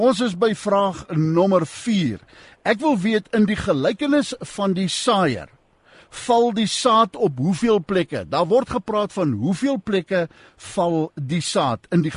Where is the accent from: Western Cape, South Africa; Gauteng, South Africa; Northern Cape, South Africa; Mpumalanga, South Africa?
Northern Cape, South Africa; ek kom met haar die Namakolandse wêreld het, ek in die NG Kerk groot geword